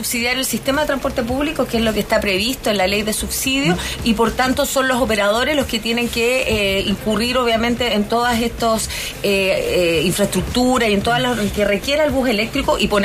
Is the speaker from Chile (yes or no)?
yes; Chile; el transporte puede mostrar la mejor cara que tenemos nosotros como chilenos